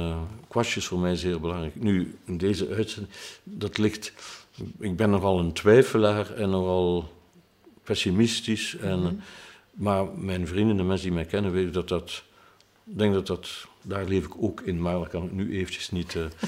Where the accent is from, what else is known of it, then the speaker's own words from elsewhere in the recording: Flanders, Belgium; heel onze geschiedenis door de Belgische staat zelf, als Vlaming.